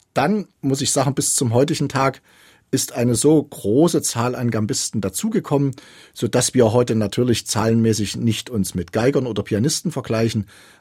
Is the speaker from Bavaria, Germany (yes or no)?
no; Zwickau, Saxony, Germany; born there; Und ich bin auch als ein in Zwickau Geborener, der mit Robert und Clara Schumann gewissermaßen auch immer groß geworden ist, auch stolz darauf.